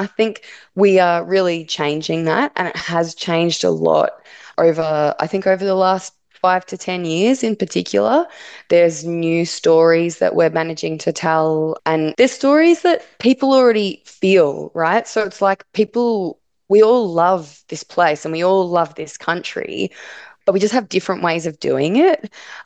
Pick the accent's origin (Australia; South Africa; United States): Australia; Victoria; So growing up in the Latrobe Valley, you know, it's very much an industrial region that has our whole narrative about who we are as a region is built around coal mining.